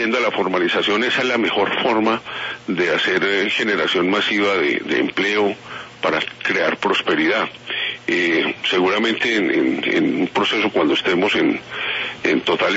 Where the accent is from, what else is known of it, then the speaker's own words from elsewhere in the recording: Colombia; como colombianos debemos rodear la institucionalidad